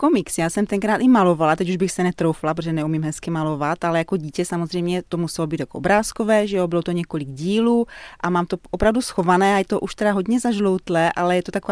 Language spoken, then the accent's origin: Czech; Brno, South Moravian Region, Czechia; já vlastně žiju celý život v Brně, i jsem tady studovala a byla jsem tady vlastně na gymnáziu Slovanské náměstí a potom jsem byla tady na Filozofické fakultě